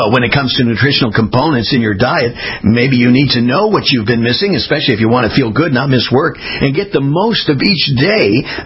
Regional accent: California, United States; now in Florida, United States; for me, I grew up in California, so we dealt with earthquakes a little bit different there compared to now. I'm on the East Coast in Florida

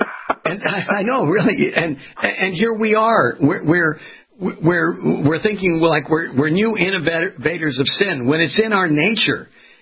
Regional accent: California, United States; Of course, you know I'm from California. I'm still referencing 55 mile.

